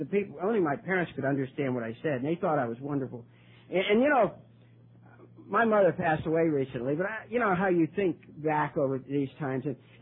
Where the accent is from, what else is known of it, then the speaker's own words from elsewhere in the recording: Ireland; The eldest son in a family of 11 children. I'm Irish.